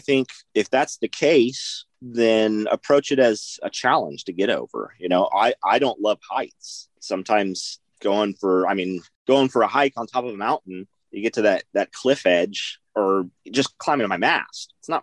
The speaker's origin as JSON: {"language": "English", "region": "California", "country": "United States", "tie": "born or raised there", "said": "So I grew up in California, and we frequented our summers going to a little town called Pismo Beach, which is on the central coastline"}